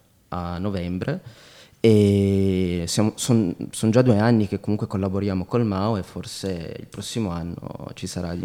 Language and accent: Italian; Moncalieri, Piedmont, Italy; Sì, sono nato a Moncalieri, a Moncalè come dico spesso, da genitori marocchini e sono figlio di questa città.